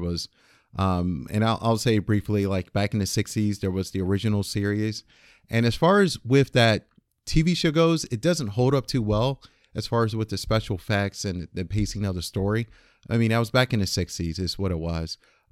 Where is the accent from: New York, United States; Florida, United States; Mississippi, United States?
Florida, United States; I grew up in Florida as part of the South